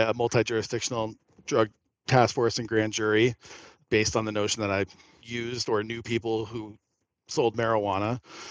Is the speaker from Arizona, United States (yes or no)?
yes; Arizona, United States; I'm originally from Arizona. My parents are from Ohio, but they moved to Arizona, and I was born there, grew up there, and immediately left there once I could when I graduated high school